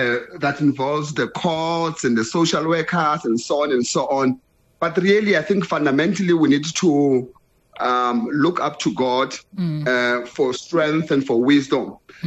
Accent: Johannesburg, Gauteng, South Africa; also born or lived in England; As you rightly said … I'm born and bred in Johannesburg. Spent some time in England.

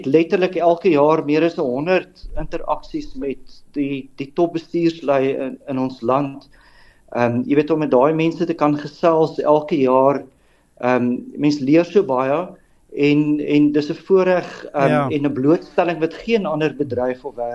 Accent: Potchefstroom, North West, South Africa; Ek het op Potchefstroom groot geword, op Hoër Volksskool Potchefstroom skool gegaan en ek het ook daar gestudeer.

